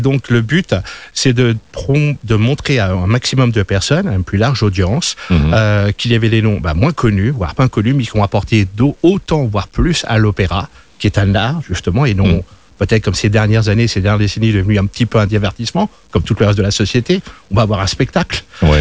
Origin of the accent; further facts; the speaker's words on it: Paris, Île-de-France, France; now in Geneva, Switzerland; Je suis né à Paris, j'ai grandi à Paris. Je suis venu à Genève il y a 20 ans.